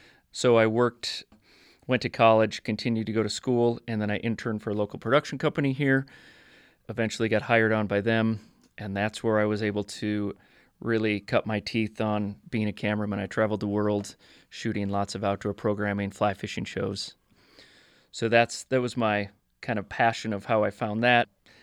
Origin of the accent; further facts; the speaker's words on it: Minnesota, United States; moved away as an adult; now in Missoula, United States; We've been in Missoula, Montana for 25 years. I came out here from Minnesota and went to college out here at the University of Montana.